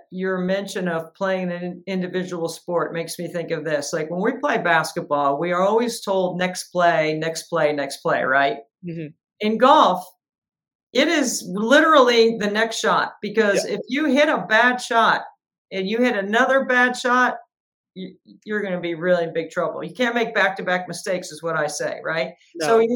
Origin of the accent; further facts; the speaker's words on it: North Carolina, United States; I mean, I grew up in the Triangle area. I know how big basketball is in that area, men and women.